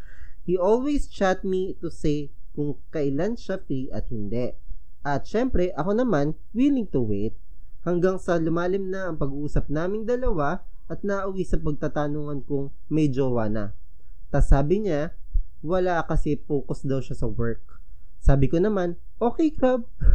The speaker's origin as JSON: {"language": "Tagalog", "region": "Bulacan", "country": "Philippines", "said": "20 years old na nakatira sa lungsod ng Malolos, Bulacan."}